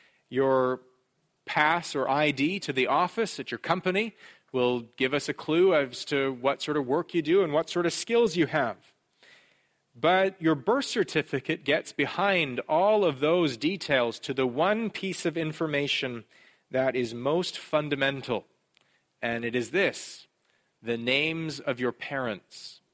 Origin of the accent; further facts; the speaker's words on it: Canada; now in Sunnyvale, United States; I'm Canadian. You have to ask more than my address. I live in Sunnyvale.